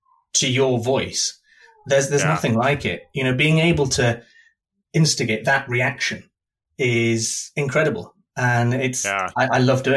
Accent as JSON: {"language": "English", "region": "Scotland", "country": "United Kingdom", "tie": "born or raised there", "also_born_or_lived": "North of England", "lives_now": "London, United Kingdom", "said": "I'm from the north of England, but I spent most of my childhood and most of my adult life in Scotland. So I was raised mainly in Scotland, on the East Coast in the middle of nowhere. So now I'm in the great big city."}